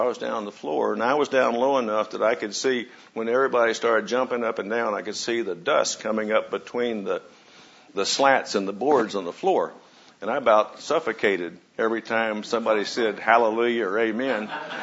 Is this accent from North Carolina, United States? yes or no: yes; North Carolina, United States; born there; I was born in North Carolina in 1938, and I was born into a marriage that was already deteriorating rapidly. My mother was only 18 years old when she married. She had me at age 19.